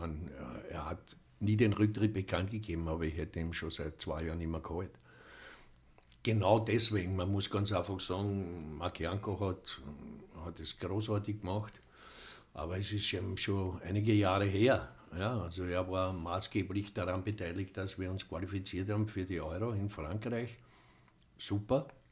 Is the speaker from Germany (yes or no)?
no; Simmering, Vienna, Austria; ich bin aufgewachsen in Simmering und im Dialekt sagst du eben dann oft, ein N am Ende statt einem M.